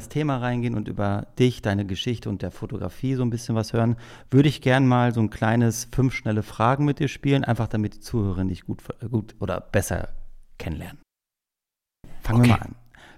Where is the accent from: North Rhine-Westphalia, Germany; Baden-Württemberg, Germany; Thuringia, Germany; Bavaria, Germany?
North Rhine-Westphalia, Germany; Unna; ist auch meine Heimatstadt Unna porträtiert worden. Liegt übrigens in Nordrhein-Westfalen für die, die es nicht kennen.